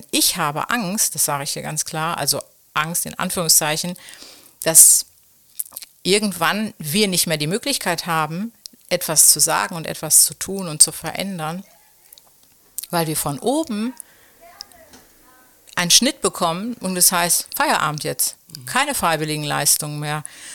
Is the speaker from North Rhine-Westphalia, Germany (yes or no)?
yes; Duisburg, North Rhine-Westphalia, Germany; ich komme ja aus Duisburg